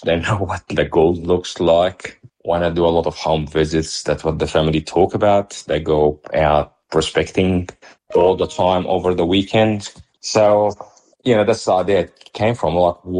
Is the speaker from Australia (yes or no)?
yes; Western Australia, Australia; Like my background, I came from the Kimberley, and most of our kids, they spent time fishing.